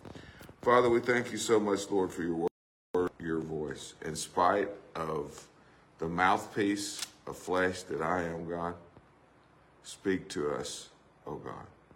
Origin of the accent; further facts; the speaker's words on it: Arkansas, United States; I was growing up in South Arkansas. Both my parents were ministers. My uncle was a minister.